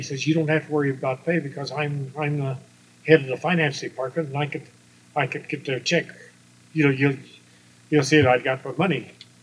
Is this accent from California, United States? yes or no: no; Hereford, Arizona, United States; also born or lived in Bisbee; I grew up at the at this little small place that they had to the other side of Hereford that they first got.